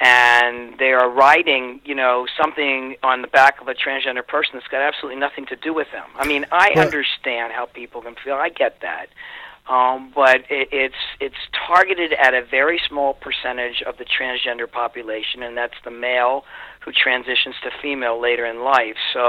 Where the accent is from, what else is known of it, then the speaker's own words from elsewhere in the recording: New Jersey, United States; but I come from New Jersey, so I'll take my state as an example.